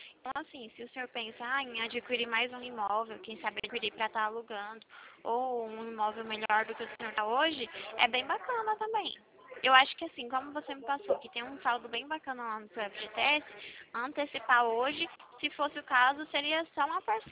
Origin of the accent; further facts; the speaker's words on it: Atibaia, São Paulo, Brazil; Eu sou de Atibaia, São Paulo. Aqui no interiorzão.